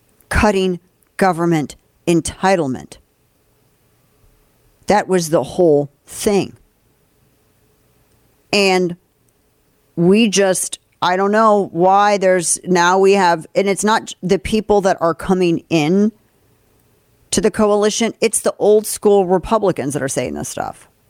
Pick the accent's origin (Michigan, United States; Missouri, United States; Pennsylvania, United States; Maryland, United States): Missouri, United States; And I like Josh Hawley. He's from my home state.